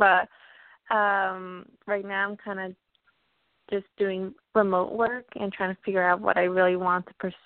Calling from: Connecticut, United States; June 19, 1992, and I'm from Connecticut.

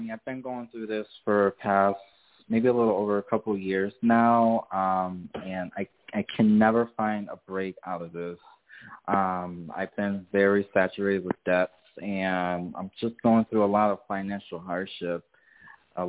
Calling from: Connecticut, United States; I'm from Connecticut.

